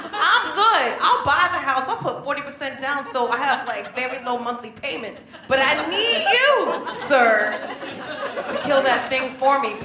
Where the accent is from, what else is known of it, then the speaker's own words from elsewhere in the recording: United States; born there; I was born in America, and I feel that way when I come back